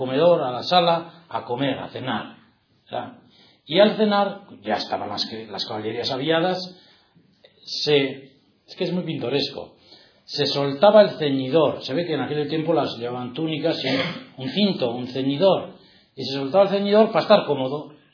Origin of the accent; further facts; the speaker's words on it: Villava, Navarre, Spain; yo que soy de Villava